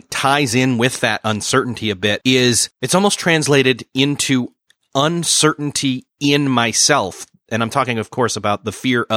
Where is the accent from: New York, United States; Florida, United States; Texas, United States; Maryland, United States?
New York, United States; Rochester; My hometown is Rochester, New York, the home of Kodak.